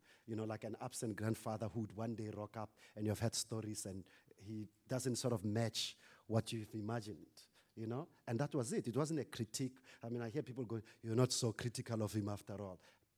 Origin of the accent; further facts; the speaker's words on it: South Africa; first language Sepedi; English is a second language; Yeah, I grew up in a rural area, so Sepedi is my first language.